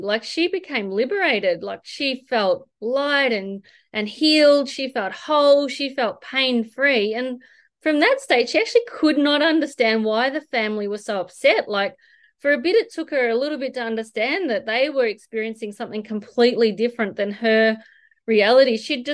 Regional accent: Melbourne, Victoria, Australia; I'd love to share. I'm actually from Melbourne.

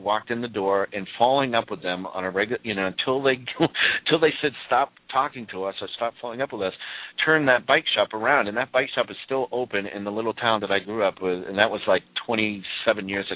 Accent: Boston, Massachusetts, United States; accent: Boston; By the way, I'm from Boston, so you'll hear a little accent come out of me while I'm talking.

